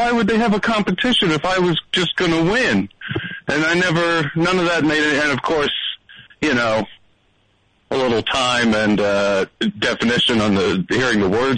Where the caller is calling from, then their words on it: Toronto, Ontario, Canada; from Toronto.